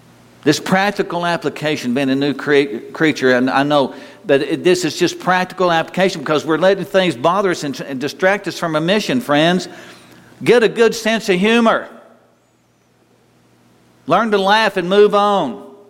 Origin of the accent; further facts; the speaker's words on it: Possum Kingdom, Texas, United States; where are you from? And I'd say, oh, up near Graham, Wichita Falls. Well, where exactly? Do you want to tell somebody that you were born and raised at Possum Kingdom?